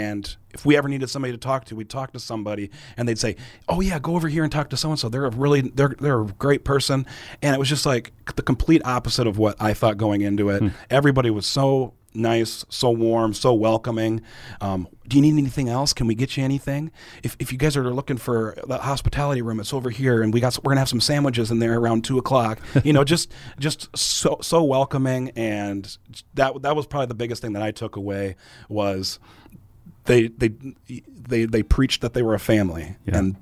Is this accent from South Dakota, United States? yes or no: yes; Sioux Falls, South Dakota, United States; Well, growing up in Sioux Falls and in the Sioux Empire area, you always knew who Post 22 was.